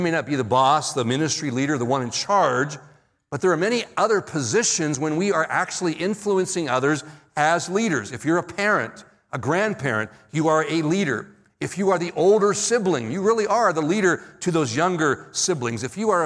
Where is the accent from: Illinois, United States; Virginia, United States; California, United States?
California, United States; San Bernardino; to talk about high school days, to talk about growing up in San Bernardino, and to say hi from my sister.